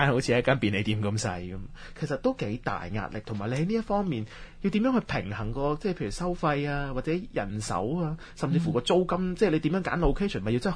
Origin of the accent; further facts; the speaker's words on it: Hong Kong; 或者啲人会觉得哇，我哋香港人唔会接受